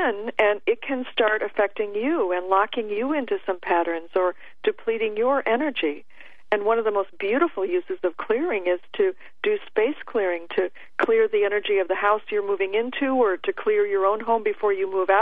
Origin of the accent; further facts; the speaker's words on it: Seattle, Washington, United States; I'm so excited to come back, because that used to be my hometown.